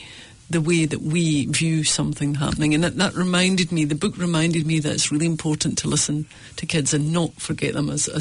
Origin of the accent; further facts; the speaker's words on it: Scotland, United Kingdom; I grew up in Scotland in the early 60s.